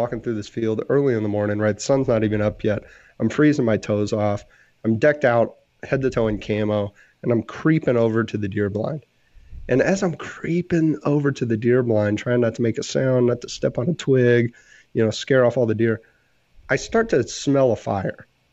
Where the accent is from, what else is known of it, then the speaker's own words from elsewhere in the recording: Texas, United States; You know, I'm from Texas, and Texas we all have goofy names for our grandparents.